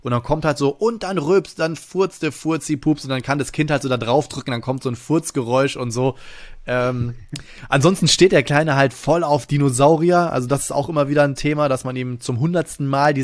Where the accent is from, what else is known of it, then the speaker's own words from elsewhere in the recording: Friedrichshafen, Baden-Württemberg, Germany; born there; gleichzeitig in meinem Geburtsort da über die Spieldorf zu schlendern. Die haben ja auch so kleine Messehallen da in Friedrichshafen.